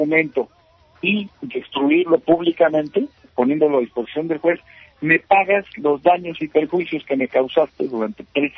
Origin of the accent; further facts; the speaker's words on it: Mexico City, Mexico; no quiero denostar porque yo soy chilango